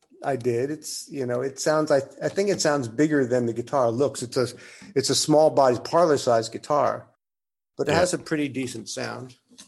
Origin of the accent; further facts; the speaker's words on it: New Jersey, United States; I grew up in New Jersey.